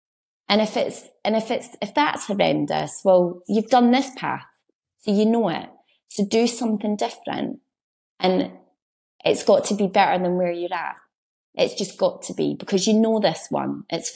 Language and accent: English; Edinburgh, Scotland, United Kingdom; I'm from Edinburgh, so I'm not a country girl